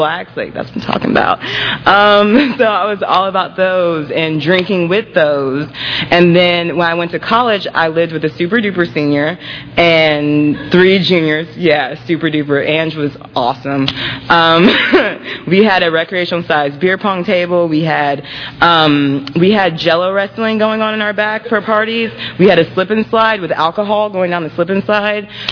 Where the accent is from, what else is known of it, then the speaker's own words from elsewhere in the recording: Indiana, United States; I grew up in Indiana, all kind of around Indiana. My dad was in the Army, so I was the Army brat for sure.